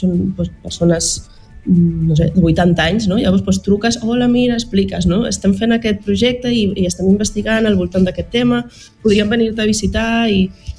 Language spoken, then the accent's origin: Catalan; Ibiza, Balearic Islands, Spain; com que sóc eivissenca, doncs anem a mirar la cultura de casa, no?